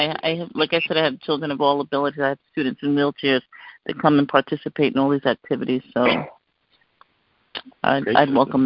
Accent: New York City, New York, United States; I'm from Harlem, New York.

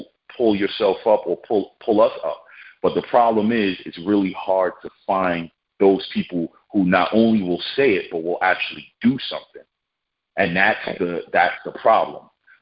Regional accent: Brooklyn, New York, United States; I'm born and raised in Brooklyn. I'm born and raised. I'm from Kingsborough Project. I'm born and raised from Kingsborough

